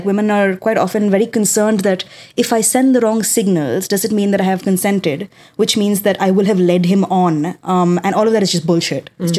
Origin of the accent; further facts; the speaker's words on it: Delhi, India; I'm also from Delhi.